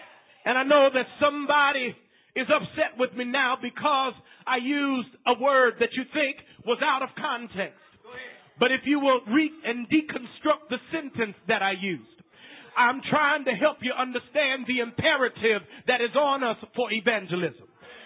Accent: Cleveland, Ohio, United States; of course I'm from Cleveland and the Cleveland Browns were winning.

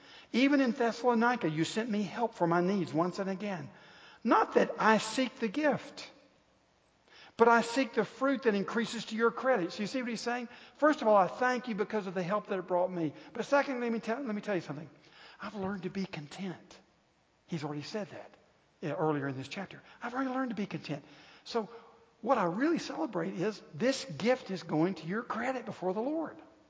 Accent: Scotland, United Kingdom; I have a Scottish background, so I understand completely. And because I'm Scottish, I can talk about us.

